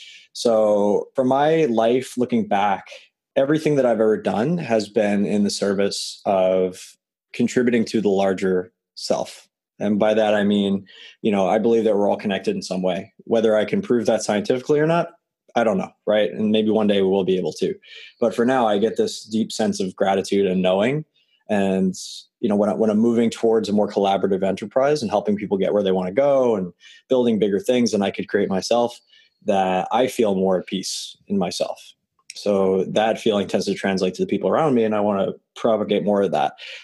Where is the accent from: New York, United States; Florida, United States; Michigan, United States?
New York, United States; I'm from New York.